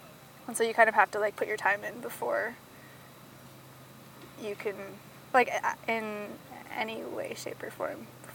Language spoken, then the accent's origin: English; Berkeley, California, United States; And I grew up in Berkeley, and that's, like, a pretty liberal place.